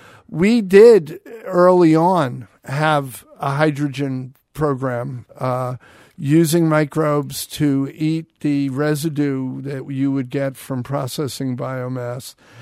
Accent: New York City, New York, United States; I grew up in New York City.

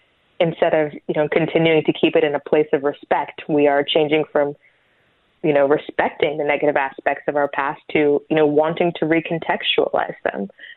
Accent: Richmond, Virginia, United States; I'm actually from Richmond, Virginia, and I was, in fact, in Richmond this weekend

